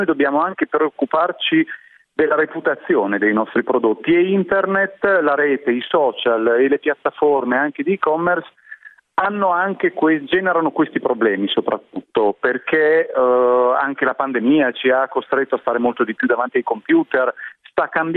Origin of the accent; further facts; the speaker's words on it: Campania, Italy; sono di quella zona. Però no, in verità sono campano, ma ho fatto un corso di dizione per essere più.